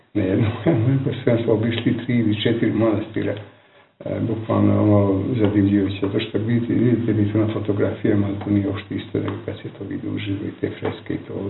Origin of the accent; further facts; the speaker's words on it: Vojvodina, Serbia; now in Novi Sad, Serbia; iz Novog Sada, a Veternika, to je pregrađe Novog Sada. Inače sam rodom iz Trčija, starog, 50 km od Novog Sada, ali 25 godina živim tamo.